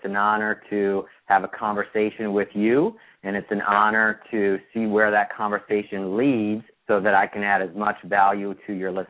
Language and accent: English; Chicago, Illinois, United States; also born or lived in Buffalo / Boston; I grew up in Buffalo, Boston, and Chicago most of my life. And growing up in Chicago, you know, was a good Midwestern environment to grow up into.